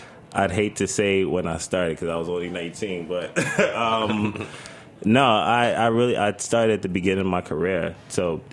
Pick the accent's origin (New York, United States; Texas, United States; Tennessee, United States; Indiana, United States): New York, United States; Bronx; Yeah, I'm from the Bronx.